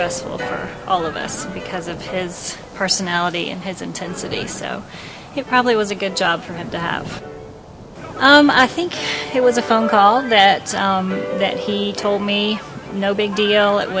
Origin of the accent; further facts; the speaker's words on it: Atlanta, Georgia, United States; So I grew up in Atlanta, Georgia, the youngest of two girls. My dad was a pilot for Delta Airlines, so we lived all of my life, most of my life, near the airport in Atlanta for his job.